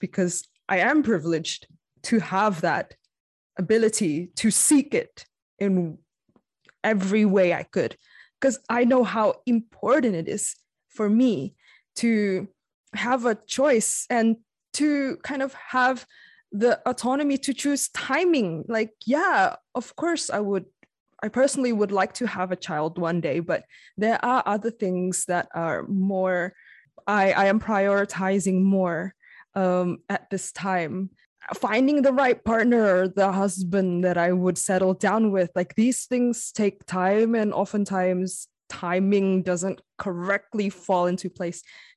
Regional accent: New Zealand; now in Indonesia; because I grew up in New Zealand, right? And it's legal over there. And it's very accessible. And when I moved back to Indonesia in 2013

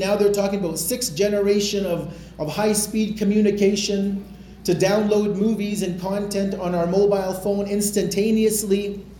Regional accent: Edmonton, Alberta, Canada; I remember when I was growing up in Edmonton, when in the 70s and 80s

